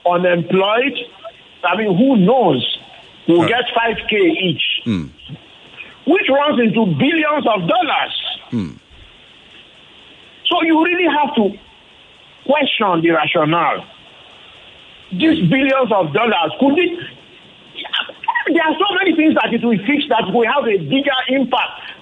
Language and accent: English; Ikoyi, Lagos, Nigeria; growing up, my dad was a senior civil servant and I grew up in Ikoyi.